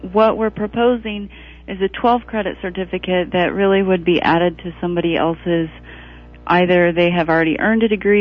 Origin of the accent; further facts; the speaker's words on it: Illinois, United States; Well, I grew up in Illinois, and I went to school in a few different places, California, Colorado, eventually made my way back to Illinois